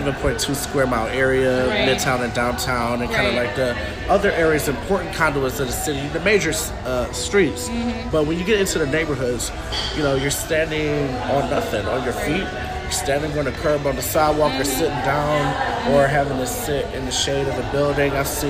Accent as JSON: {"language": "English", "town": "Detroit", "region": "Michigan", "country": "United States", "tie": "born or raised there", "said": "I'm also from Detroit. Grew up on the West Side as well."}